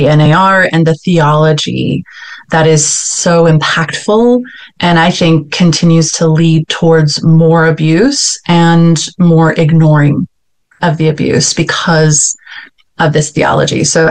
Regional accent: United States; now in Switzerland; So I am American Swiss. I live in Switzerland with my husband

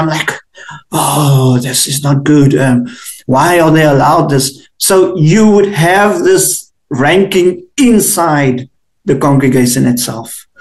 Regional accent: South Africa; because we in South Africa, we would get the magazine.

